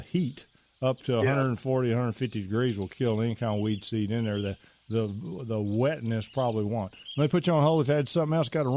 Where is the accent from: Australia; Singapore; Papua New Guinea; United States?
United States; Pittsburgh, Texas; I'm from Pittsburgh, Texas, just down the road from you, Cal.